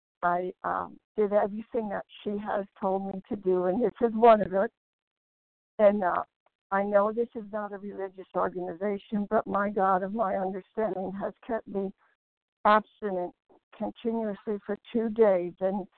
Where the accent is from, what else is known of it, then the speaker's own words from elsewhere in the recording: Pennsylvania, United States; I'm from Pennsylvania.